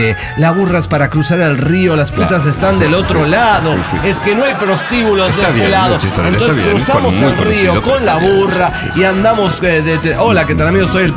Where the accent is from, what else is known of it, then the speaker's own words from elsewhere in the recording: Mexico City, Mexico; de Ciudad de México.